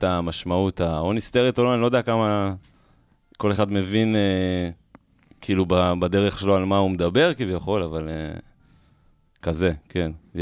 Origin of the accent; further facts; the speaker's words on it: Jerusalem, Jerusalem District, Israel; אז גדלתי כאילו בירושלים בסצנות האלה, כאילו.